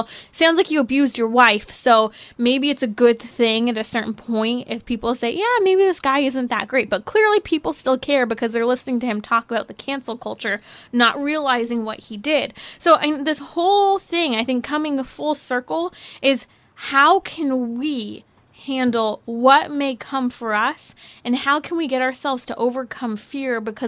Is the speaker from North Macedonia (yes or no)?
no; California, United States; I mean, even my home state of California